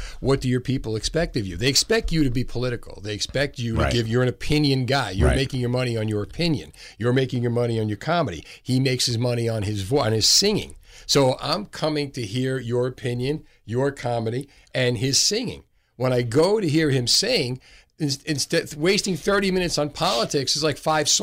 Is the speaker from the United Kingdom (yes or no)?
no; Union City, New Jersey, United States; Well, Union City.